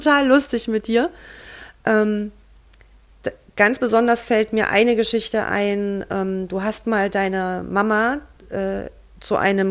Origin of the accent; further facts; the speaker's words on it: Saxony, Germany; moved away; Also zusammenfassend, ich bin von Sachsen nach Sachsen-Anhalt gezogen